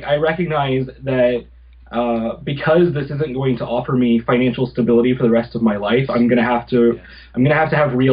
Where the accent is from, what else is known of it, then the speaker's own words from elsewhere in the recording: Missouri, United States; now in St. Louis, United States; Well, I grew up in a small town in Missouri, a bit south of St. Louis, where I live now.